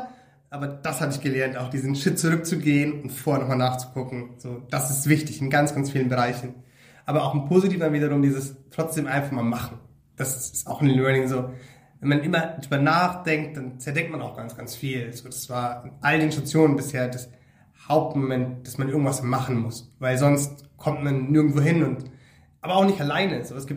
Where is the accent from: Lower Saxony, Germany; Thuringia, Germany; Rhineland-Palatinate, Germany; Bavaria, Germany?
Bavaria, Germany; also born or lived in Nuremberg; now in Leipzig, Germany; ich bin in der Oberpfalz aufgewachsen, tiefstes Bayern. Und bin dann über Franken, also über die Frankenmetropole Nürnberg, wo ich meinen Bachelor gemacht habe, in schöne Leipzig gekommen. Auch wenn ich in Halle dann studiere, aber ich will nicht mehr weg.